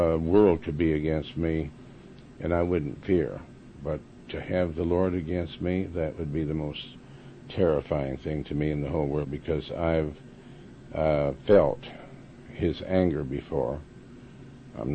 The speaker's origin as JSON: {"language": "English", "region": "Montana", "country": "United States", "tie": "born or raised there", "said": "Now, I'm up, I was raised in Montana, and trout line... I guess that's where they fish for trout."}